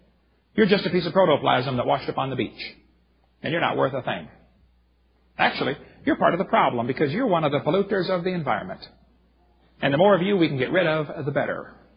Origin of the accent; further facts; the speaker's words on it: East Peoria, Illinois, United States; But when I was about 6 years old, I was raised in East Peoria, Illinois